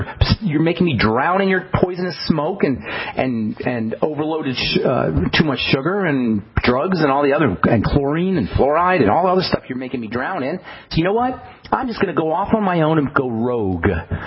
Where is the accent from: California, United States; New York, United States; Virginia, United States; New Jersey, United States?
New Jersey, United States; You know I'm from New Jersey, right?